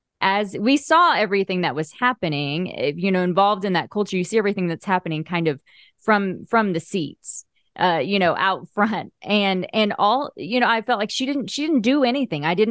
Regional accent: Oklahoma, United States; I grew up in Oklahoma, in Southern Oklahoma, which is, we used to affectionately call it the buckle of the Bible Belt.

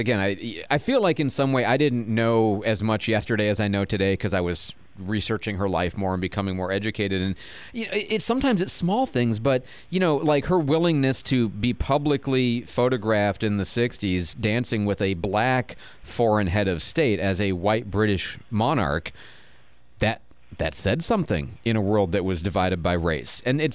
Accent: United States; And frankly, I'm an American, okay? You know, we celebrate the revolution and we broke away to not have a monarchy.

